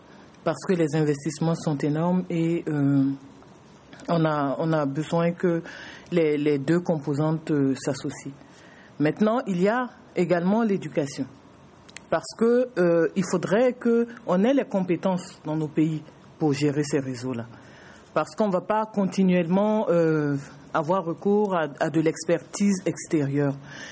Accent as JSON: {"language": "French", "country": "Benin", "said": "je suis du Bénin."}